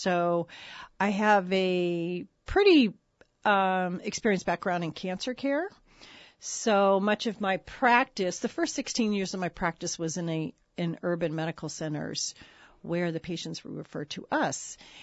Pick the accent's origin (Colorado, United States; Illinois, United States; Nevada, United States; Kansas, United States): Colorado, United States; also born or lived in North Lake Tahoe; now in Ketchikan, United States; But originally I'm from Colorado, but we did relocate here from the North Lake Tahoe area.